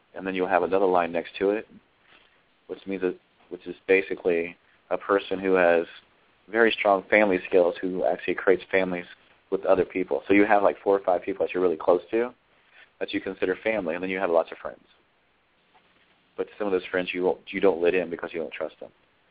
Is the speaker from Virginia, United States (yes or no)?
no; Colorado, United States; people ask me, where are you from? Oh, this is my hometown.